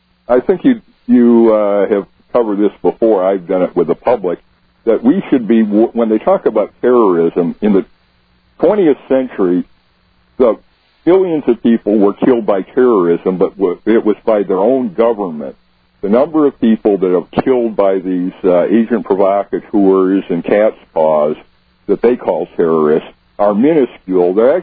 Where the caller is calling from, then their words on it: Illinois, United States; Illinois.